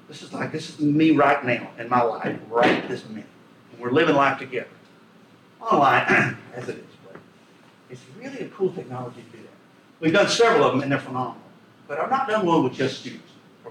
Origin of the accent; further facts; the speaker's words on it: Owens Cross Roads, Alabama, United States; I grew up in Owens Cross, Alabama. You can't get there from here. So let's just say Huntsville.